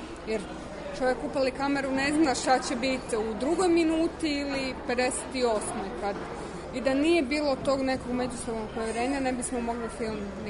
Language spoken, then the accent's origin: Croatian; Croatia; Jer s jedne strane imamo taj hrvatski identitet, živjeli smo u Hrvatskoj cijelo vrijeme, rođena sam u Hrvatskoj i to me oblikovalo. S druge strane imamo srpski identitet, jer je moja cijela obitelj, mi smo Srbi koji su živjeli u Hrvatskoj i ostali u Hrvatskoj za vrijeme rata.